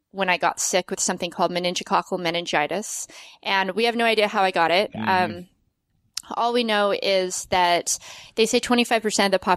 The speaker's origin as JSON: {"language": "English", "town": "Las Vegas", "region": "Nevada", "country": "United States", "tie": "born or raised there", "said": "I grew up skiing in Vegas because there's ski resorts outside of Vegas"}